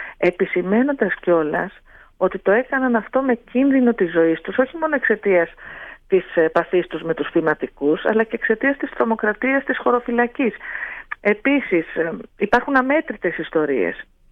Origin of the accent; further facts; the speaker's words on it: Athens, Attica, Greece; now in Ikaria, Greece; ως ανθρώπου που ήρθα από έναν άλλο τόπο, από την Αθήνα